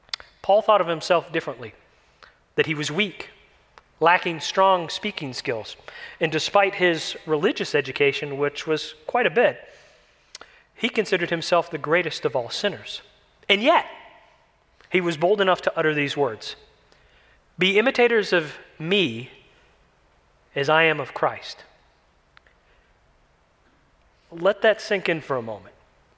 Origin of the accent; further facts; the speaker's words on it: Michigan, United States; You know, growing up in Michigan, one of the ways that we always knew that fall was upon us was that we'd hear this funny sound coming from the sky.